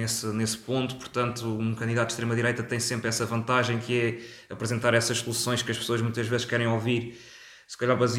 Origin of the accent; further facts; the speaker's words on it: Portugal; now in France; Eu próprio, enquanto imigrante, não que, pronto, enquanto português é sempre diferente